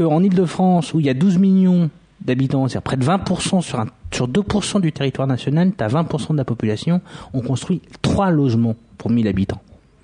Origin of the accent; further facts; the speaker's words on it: Senegal; pas parce qu'on est sénégalais qu'on fait du racisme